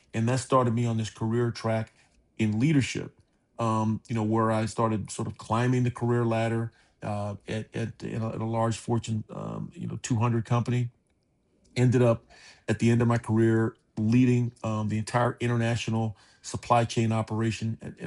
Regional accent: Key West, Florida, United States; But I'm originally from Key West, Florida. A lot of people, when I tell them that, they don't think that people actually live there. They think it's just tourists go there. But there are people that live there.

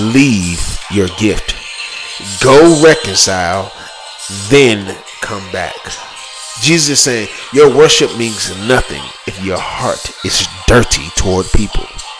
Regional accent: Atlanta, Georgia, United States; Like, I come from Atlanta, you know? … taught us that, right?

